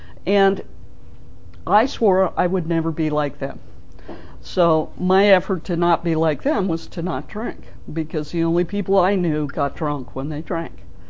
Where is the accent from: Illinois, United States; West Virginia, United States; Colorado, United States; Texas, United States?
Colorado, United States; And I was born and raised in Colorado, and that was California.